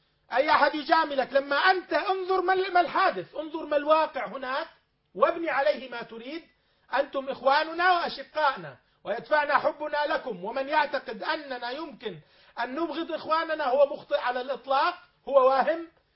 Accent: Syria; نحن كسوريين

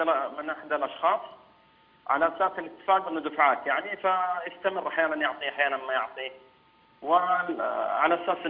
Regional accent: Jeddah, Makkah Province, Saudi Arabia; فرجعت انا طبعا من اهل جده.

